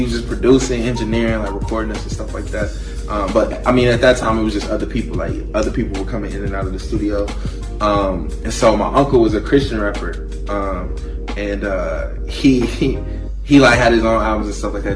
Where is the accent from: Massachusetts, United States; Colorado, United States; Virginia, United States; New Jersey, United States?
Virginia, United States; Bristol; also born or lived in Marion; So Marion is like the closest hospital to Chihuahua. So I was born there, but I'm born and raised here in Bristol.